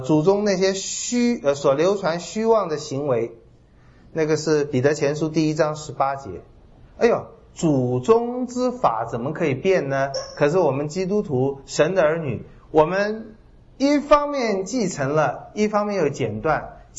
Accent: China; 所以这个我们中国人看最重要，我想其他民族也是一样

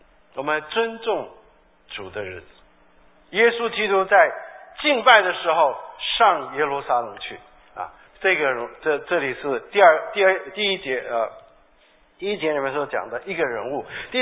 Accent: Shandong, China; 那因为我是山东人

